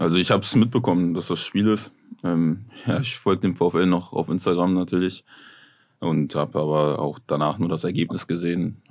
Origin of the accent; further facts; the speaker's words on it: Osnabrück, Lower Saxony, Germany; now in Heidenheim, Germany; weil er jetzt in Osnabrück ist, in meiner Heimat, und ich bin in seiner Heimat in Heidenheim.